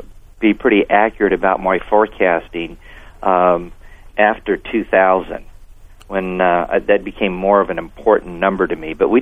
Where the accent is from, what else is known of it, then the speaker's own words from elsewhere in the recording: California, United States; moved away as an adult; And I came from Northern California to Southern California, and it was a recession year in 1970 and 71.